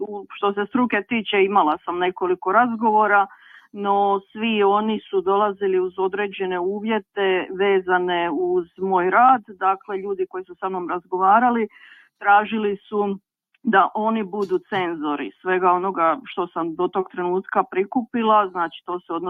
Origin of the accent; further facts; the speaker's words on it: Split, Split-Dalmatia County, Croatia; moved away as an adult; also born or lived in Zagreb; now in England, United Kingdom; Ja sam rođena i odrasla u Splitu, ali sam studirala na Sveučilištu u Zagrebu. Nakon toga sam i živjela u Zagrebu, da bi kasnije otišla u Englesku